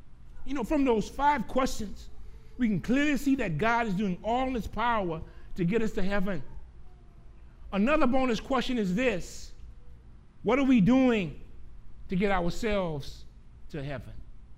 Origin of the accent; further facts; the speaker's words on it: Gramercy, Louisiana, United States; Because me, you're going to give me that Baron smoked sausage on a Friday. I'm from Gramercy.